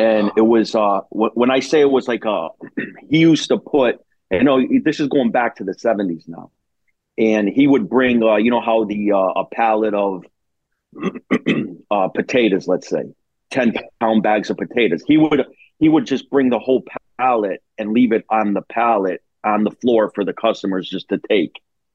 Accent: Springfield, Massachusetts, United States; I was born and raised in Springfield. It was a heavily populated Italian city, a lot of immigrants from a couple of small towns of Italy, Naples, and a lot of immigrants from Calabria, Italy.

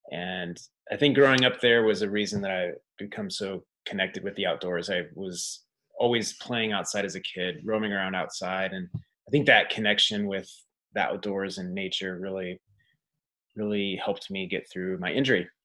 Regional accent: Kansas, United States; Well, I guess I was going to say, I'm from Kansas, but you've already covered that.

